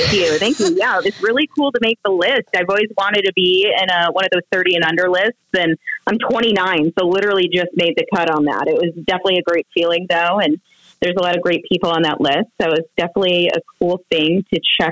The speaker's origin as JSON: {"language": "English", "region": "Michigan", "country": "United States", "said": "I'm from Michigan, and there's a really cool, like media school in the Detroit area."}